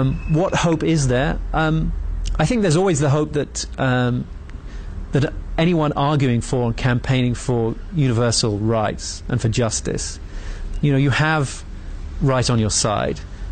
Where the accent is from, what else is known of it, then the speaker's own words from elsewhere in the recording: United Kingdom; now in Israel; I'm not American. I'm British. And I live in Israel and have been for the last 5 years.